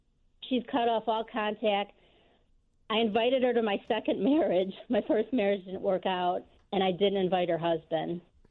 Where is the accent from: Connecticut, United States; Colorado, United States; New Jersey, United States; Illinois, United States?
Illinois, United States; Rockford; I'm from Rockford, and I have a best friend in Chicago, in the suburbs.